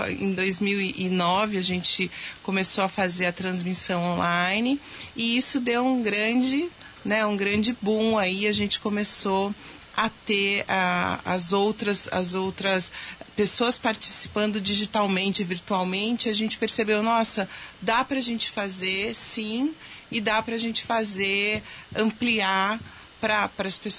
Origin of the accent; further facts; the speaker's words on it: Capivari, São Paulo, Brazil; moved away as an adult; Capivari é minha cidade, né? Sou nascida lá. É, me formei em São Paulo, saí de Capivari quando eu estava começando faculdade, né? Que aí eu fui pro fazer Mackenzie em São Paulo.